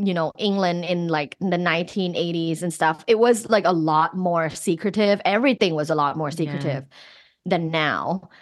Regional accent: Thailand; You know, I'm originally from Thailand

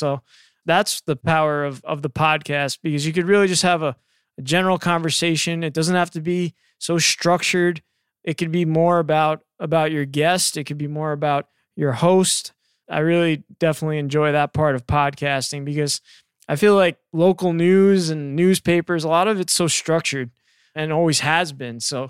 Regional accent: Long Island, New York, United States; I grew up in Long Island, New York, and old school radio was my thing, WFAN.

